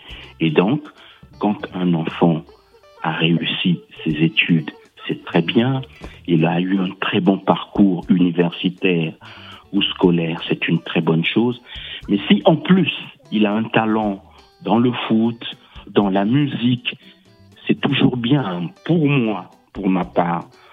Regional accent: Pointe-Noire, Republic of the Congo; born there; Oui, je suis né au Congo-Brazzaville, à Pointe-Noire, une très belle ville, hein, Pointe-Noire, au bord de l'océan Atlantique, avec des palmiers, avec l'air marin, le littoral.

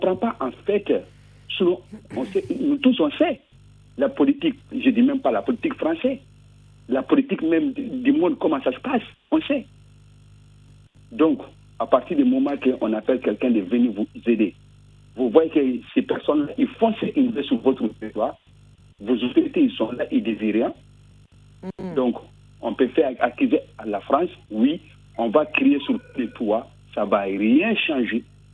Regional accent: Mali; je suis malien.

